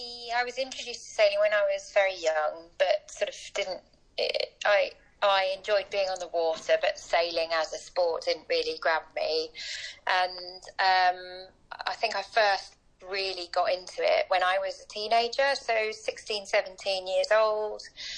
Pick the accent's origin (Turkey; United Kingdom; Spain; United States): United Kingdom; East of England; I grew up in Cambridgeshire, you know, I didn't have access to sailing clubs or any sort of access to the coast or anything like that.